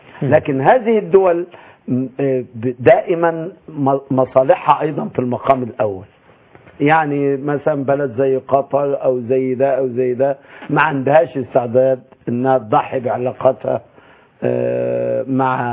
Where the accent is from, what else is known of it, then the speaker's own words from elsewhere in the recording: Egypt; يعني هو للأسف برضو عندنا في مصر يا دكتور حسام ما فيش توحد بين المنظمات ومؤسسات المجتمع المدني.